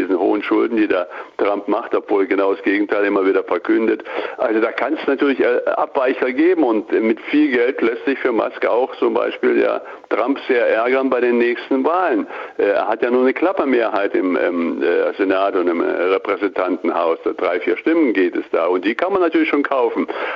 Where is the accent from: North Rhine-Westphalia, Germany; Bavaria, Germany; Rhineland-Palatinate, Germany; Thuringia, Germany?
Thuringia, Germany; Gotha; ich kann ja noch aus meiner Kindheit, ich bin in Gotha aufgewachsen, da gab es noch Elektroautos vor dem Krieg.